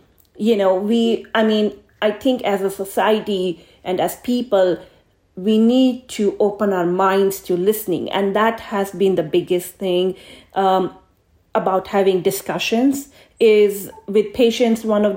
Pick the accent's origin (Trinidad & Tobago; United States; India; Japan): India; I was born and raised in India